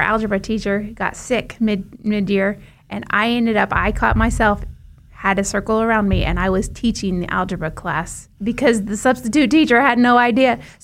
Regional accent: Arkansas, United States; also born or lived in Hutchinson, Kansas / western Kansas; So I was born in Hutchinson and then lived in western Kansas for some time. My dad was in the meatpacking industry, so we moved to northeast Arkansas when I was in middle school.

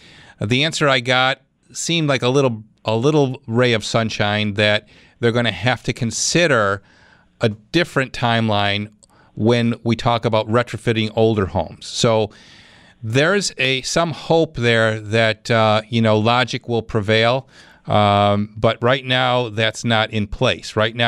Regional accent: Clarence, New York, United States; And where we left off was Clarence. That's my hometown.

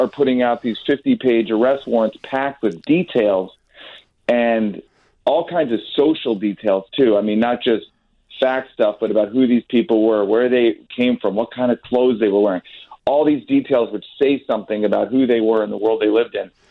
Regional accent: Glencoe, United States; now in Ridgefield, United States; Yeah, well, I grew up in Glencoe, but I live in Fairfield County in a town called Ridgefield

